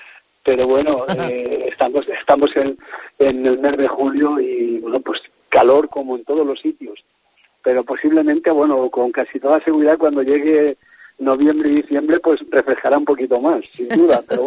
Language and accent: Spanish; Ribesalbes, Valencian Community, Spain; dar a conocer mi pueblo Ribesalves a toda la provincia